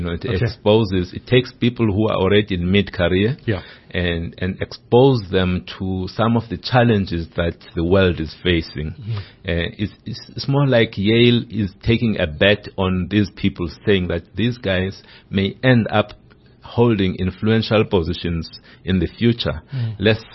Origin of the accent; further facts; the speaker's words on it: Mthatha, Eastern Cape, South Africa; I come from the Eastern Cape. I was born in Amtata in the Eastern Cape. From parents who were teachers.